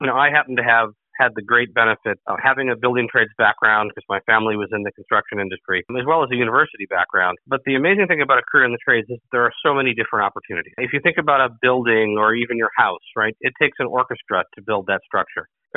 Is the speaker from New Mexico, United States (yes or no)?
no; New York, United States; I'm from New York, and most of that curriculum left high schools decades ago.